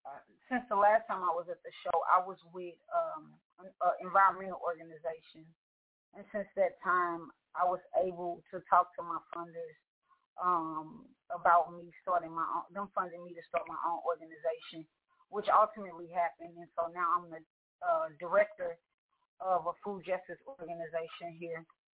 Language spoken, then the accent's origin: English; St. Louis, Missouri, United States; I'm from St. Louis, Missouri.